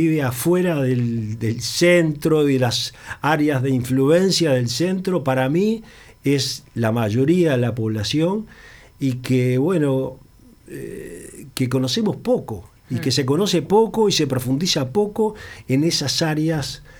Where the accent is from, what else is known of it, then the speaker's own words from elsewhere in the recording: Montevideo, Uruguay; Yo soy del Cerro, entonces mi identificación como barrio es el Cerro, y bueno, conozco mucho el lugar